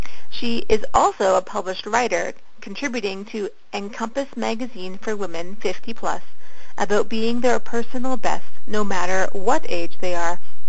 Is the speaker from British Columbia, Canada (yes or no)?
no; Pickering, Ontario, Canada; now in Calgary, Canada; I now live in Calgary, Alberta, yet I grew up in Pickering, Ontario, about 20 minutes east from Toronto.